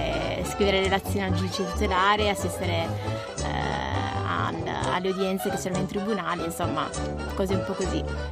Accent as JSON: {"language": "Italian", "region": "Calabria", "country": "Italy", "lives_now": "Turin, Italy", "said": "Io sono calabrese, quindi... Venire a Torino per me è stato tipo il cambiamento totale della mia vita."}